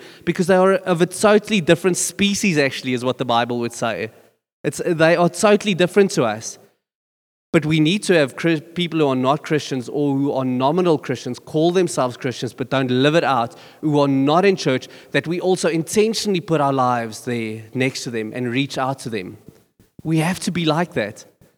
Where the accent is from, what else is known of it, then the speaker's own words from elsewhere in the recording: Boksburg, Gauteng, South Africa; I got saved out of quite a rough neighborhood. I come from Boksburg.